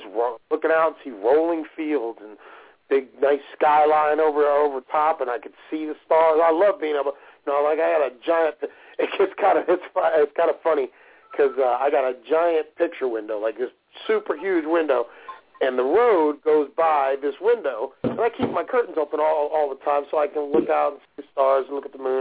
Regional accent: Brooklyn, New York, United States; I was born and raised in Brooklyn, all right?

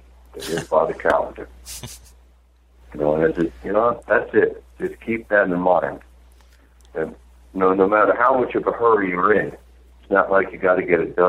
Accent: New York, United States; also born or lived in Michigan; I grew up in New York.

